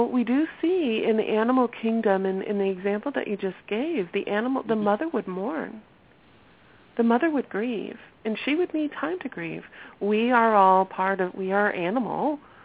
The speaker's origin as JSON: {"language": "English", "region": "Ohio", "country": "United States", "tie": "born or raised there", "said": "So my beginning is I was born and raised in Ohio, and I followed the whole mindset of I was a child of the 70s."}